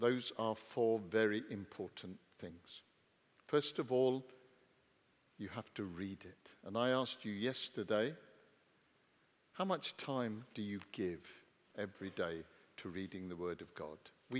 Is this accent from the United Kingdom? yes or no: yes; England, United Kingdom; Now, I was brought up in England. And as an Englishman, I learned from an early age